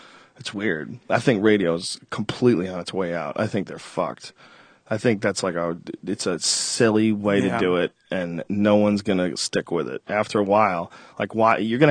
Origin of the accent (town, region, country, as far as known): Boston, Massachusetts, United States; born or raised there